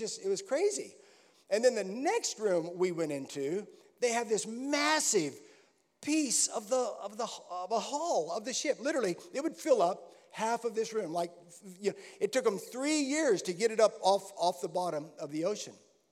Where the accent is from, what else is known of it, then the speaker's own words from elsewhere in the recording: United States; accent: American; Now, you can tell Steve has not lost his Aussie accent, and I've not lost my American accent.